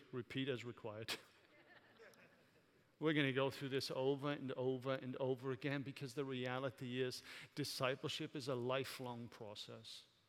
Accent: Wales, United Kingdom; because I'm Welsh and she's German.

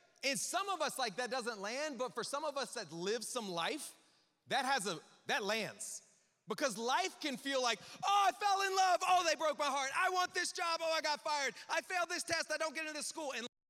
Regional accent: the South, United States; Y'all tell me I'm from the South, ain't y'all?

